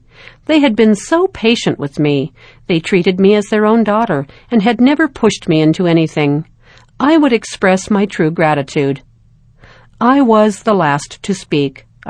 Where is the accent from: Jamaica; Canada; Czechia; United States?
Czechia; English is a second language; Now there is a growing branch of about 40 Latter-day Saints in my hometown.